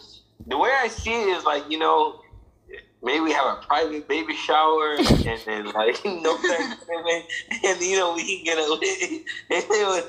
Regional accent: Jamaica; We're still Jamaican.

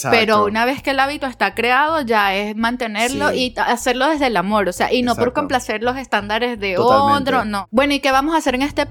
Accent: Venezuela; no todas somos como la venezolana perfecta

